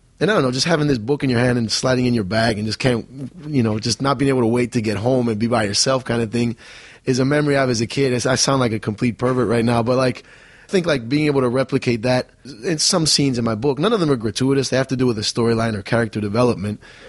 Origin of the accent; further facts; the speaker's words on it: Buenos Aires, Argentina; As a kid growing up in Buenos Aires, Argentina